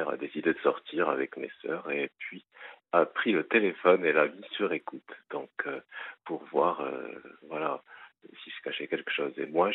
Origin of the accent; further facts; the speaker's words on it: Tunisia; now in Paris, France; Et donc, là, maintenant, ça fait depuis 3 ans que je suis sur Paris. Je viens de Tunisie.